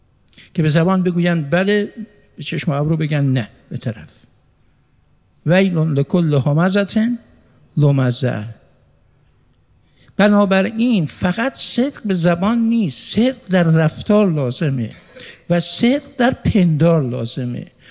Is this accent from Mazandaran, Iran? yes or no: no; Mashhad, Razavi Khorasan, Iran; now in Tehran, Iran; تو همین بازار تهران از مشهد می آمدیم با پدرم، که پدرم منو گاهی با خودش می آورد برای خرید، که ایشون مثلا برای دکانش در مشهد خرید بکنه از بازار